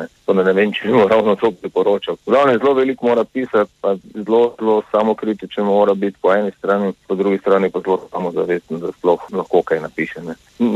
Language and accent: Slovenian; Maribor, Drava, Slovenia; Jaz sem odraščal v Mariboru, v srednjo šolo sem hodil in seveda odraščal tam v 80-ih, ko so … nastali, 79 pa potem naprej.